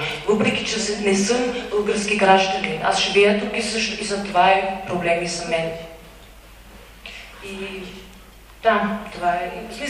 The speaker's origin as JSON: {"language": "Bulgarian", "country": "Austria", "second_language": "Bulgarian", "said": "съм от Австрия и съм чушенка."}